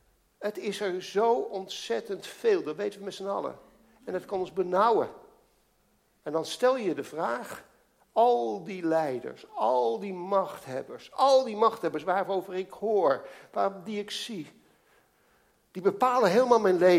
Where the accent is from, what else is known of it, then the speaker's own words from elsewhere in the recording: Alphen aan de Rijn, South Holland, Netherlands; Ik moest gisteren even in de buurt van Alphen aan de Rijn zijn. En dat is de plek waar ik opgroeide. En ik kon het niet laten eventjes langs de straten gaan waar ik opgroeide.